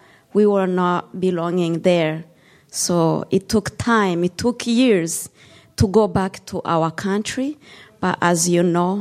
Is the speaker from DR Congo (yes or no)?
yes; DR Congo; parents came from Rwanda because their tribe too went to Congo. So I was born in Congo.